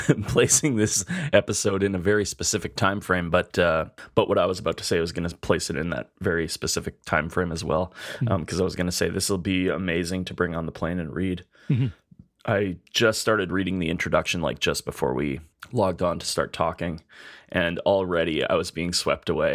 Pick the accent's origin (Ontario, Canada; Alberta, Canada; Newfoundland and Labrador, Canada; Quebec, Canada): Alberta, Canada; Edmonton; We're two chefs from Edmonton, Alberta, Canada.